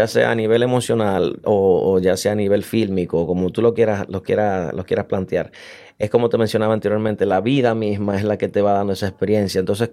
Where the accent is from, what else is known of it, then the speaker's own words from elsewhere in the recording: Santiago, Dominican Republic; amigos de Santiago, de donde yo me crié en República Dominicana